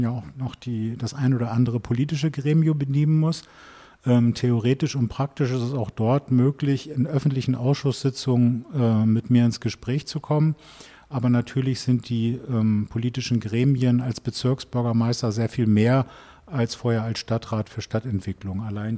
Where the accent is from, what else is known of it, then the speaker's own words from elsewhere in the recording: Bremen, Germany; also born or lived in Hamburg; now in Berlin, Germany; bin ich in Bremen geboren und aufgewachsen. Es war dann sogar so gewesen, dass ich späterhin in Bremen gewohnt habe, in Hamburg studiert habe und in Berlin schon gearbeitet habe.